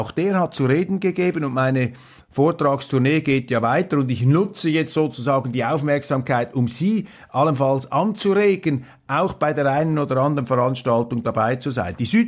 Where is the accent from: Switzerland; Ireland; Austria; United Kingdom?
Switzerland; wenn Sie mich fragen als Schweizer, ist die direkte Demokratie ein Gebot der Stunde für Deutschland.